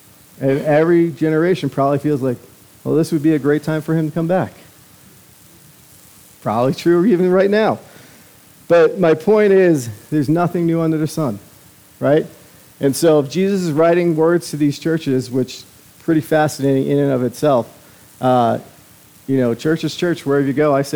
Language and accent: English; New York, United States; But I remember in the 80s, growing up in Long Island